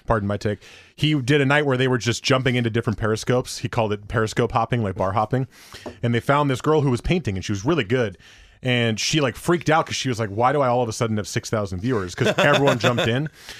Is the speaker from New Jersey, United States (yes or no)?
yes; Teaneck, New Jersey, United States; And my hometown, Teaneck, is a hotspot. There's a lot of Orthodox Jews there, and a lot of Orthodox Jews, you know, they're in large groups.